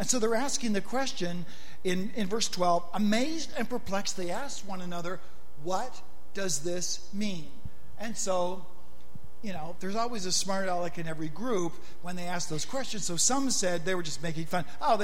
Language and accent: English; Canada; born there; I was born in March because it was, I guess it was too cold in February. I'm not sure. March was probably no picnic either in Canada at the time